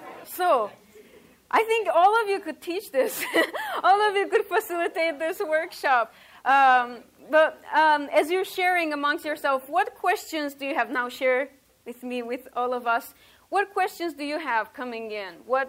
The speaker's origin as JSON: {"language": "English", "country": "Romania", "second_language": "English", "moved": "as an adult", "lives_now": "United States", "said": "and I'm originally from Romania."}